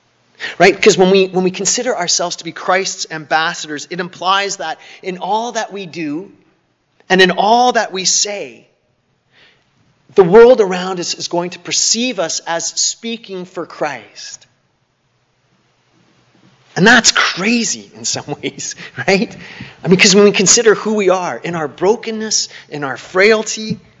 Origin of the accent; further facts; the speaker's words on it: Canada; Or it might be my own upbringing as a Canadian, those Canadian sensitivities that we all have, right?